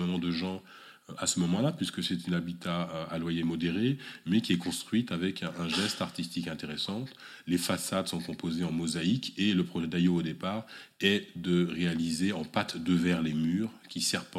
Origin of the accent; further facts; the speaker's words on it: Évry, Île-de-France, France; moi je suis d'Évry, l'avantage d'Évry, donc, c'est que donc